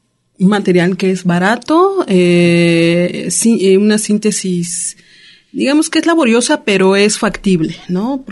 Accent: Cuernavaca, Morelos, Mexico; pues vengo de Cuernavaca, Morelos.

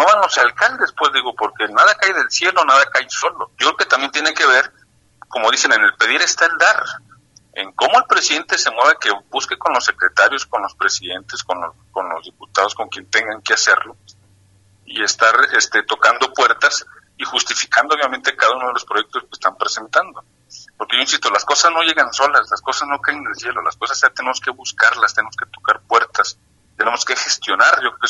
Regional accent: Tepatitlán, Jalisco, Mexico; a mí me tocó también ser presidente municipal de mi pueblo en Tepatitlán

